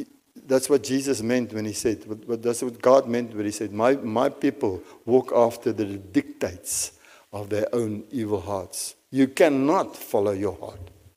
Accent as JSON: {"language": "English", "region": "Free State", "country": "South Africa", "first_language": "Afrikaans", "said": "I was Afrikaans farmer, man. I come from the Free State."}